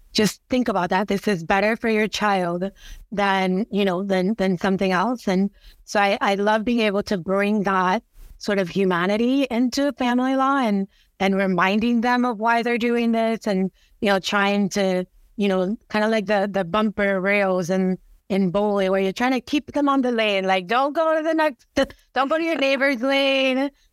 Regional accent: Kendall, Florida, United States; I grew up in Kendall, which is kind of suburbs of Miami.

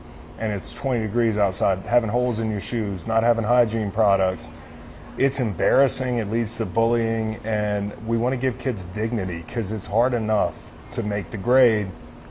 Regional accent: Charlottesville, Virginia, United States; it's up and running in my hometown of Charlottesville.

